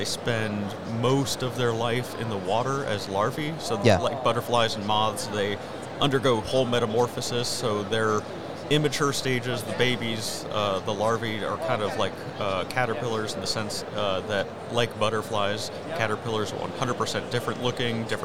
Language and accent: English; Florida, United States; moved away as an adult; now in Tennessee, United States; I'm from Central Florida originally and have lived all over Central and North Florida. Only recently moved to Tennessee